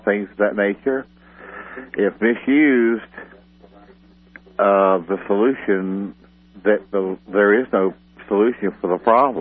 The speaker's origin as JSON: {"language": "English", "region": "Deep South", "country": "United States", "said": "And I've grown up around guns, and you can probably tell I'm from the Deep South, and we sort of have a tradition of gun ownership down there."}